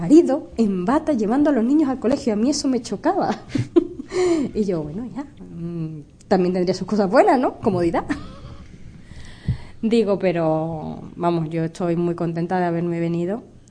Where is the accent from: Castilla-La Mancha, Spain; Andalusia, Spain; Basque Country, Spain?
Andalusia, Spain; Seville; born there; yo nací en Sevilla, en la ciudad más bonita del mundo, le pese a quien le pese, yo lo siento mucho, adoro Sevilla, he vivido solo el tiempo en el que he estado estudiando